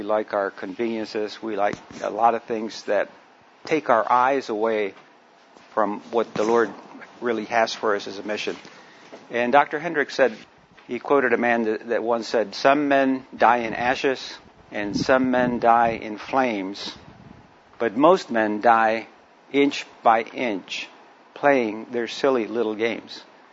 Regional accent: Mexico City, Mexico; first language Spanish; English is a second language; Native language is Spanish. I'm working on my English a little bit.

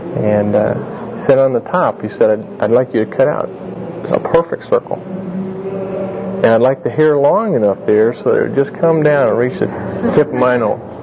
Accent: Wisconsin, United States; I'm from Wisconsin, and everything up there was Pollock jokes.

